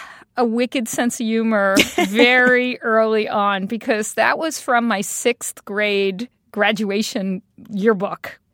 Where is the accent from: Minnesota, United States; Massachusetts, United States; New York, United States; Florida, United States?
New York, United States; Brooklyn; born there; I was born in Brooklyn.